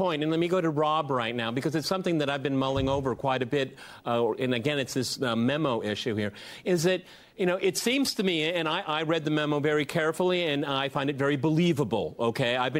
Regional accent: Midwest, United States; And I think that I'm from the Midwest.

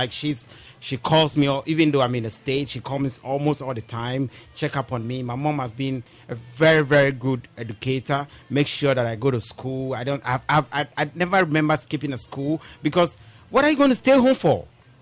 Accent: Ghana; because I'm from Ghana, I'm from West Africa

